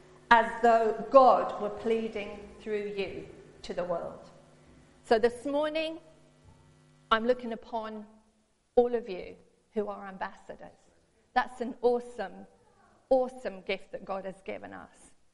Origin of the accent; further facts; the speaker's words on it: United Kingdom; And I began to think how being British We're part of the United Kingdom.